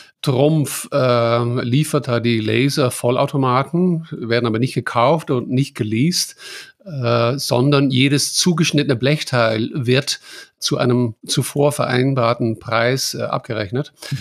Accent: Netherlands; German is a second language; wo ich als Holländer dann diesen unserem föderalen politischen Regierungssystem quasi gegenüber, das ist für mich neu

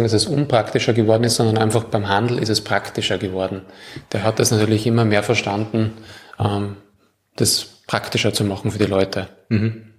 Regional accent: Styria, Austria; now in Graz, Austria; Ich wohne jetzt schon seit 20 oder über 20 Jahren in Graz, aber davor haben wir auch in der Weststeiermark gewohnt.

